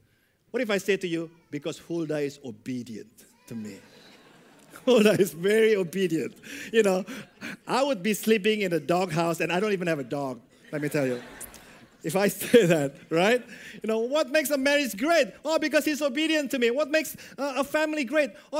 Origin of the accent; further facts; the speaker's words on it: Indonesia; I grew up in a country that's highly religious. I grew up in Indonesia, where every single citizen is required to have a religion.